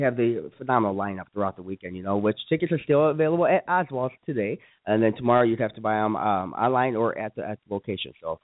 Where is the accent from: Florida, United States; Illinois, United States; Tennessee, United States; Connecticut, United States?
Illinois, United States; I grew up in South Suburbs, you know.